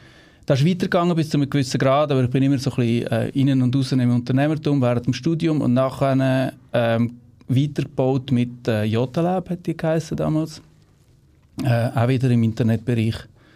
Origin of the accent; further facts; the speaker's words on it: Switzerland; accent: Swiss German; ich habe gedacht, ich rede auf Schweizerdeutsch.